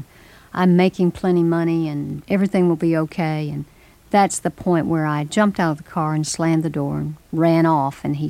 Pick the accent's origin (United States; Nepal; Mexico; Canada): United States; Memphis, Tennessee; I grew up in a city. I grew up in Memphis, Tennessee, the suburbs of a city.